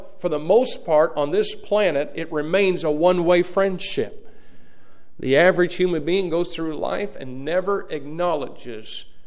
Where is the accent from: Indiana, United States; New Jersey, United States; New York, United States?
Indiana, United States; And okay, we're all from Indiana, okay?